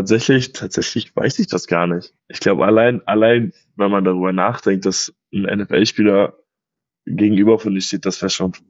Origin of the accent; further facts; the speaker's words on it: Wilhelmshaven, Lower Saxony, Germany; born there; also born or lived in Potsdam; ich wurde in Wilhelmshaven geboren, bin dann nach Potsdam gezogen.